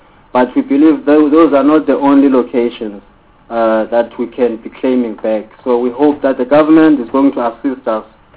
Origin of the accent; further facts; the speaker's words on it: Mtwagu, Eastern Cape, South Africa; I am from Mtwagu, which means the place of Abatwa. And close to my village, Mtwagu, we have another village called Kwekwini